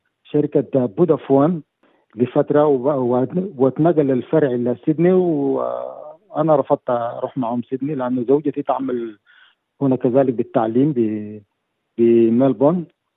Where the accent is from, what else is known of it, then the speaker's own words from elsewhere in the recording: Sudan; moved away as an adult; now in Australia; من السودان. زوجتي سافرت قبلي، وأنا من السودان تحركت للقاهرة، ومن القاهرة لأستراليا. هذا كان عام 2002.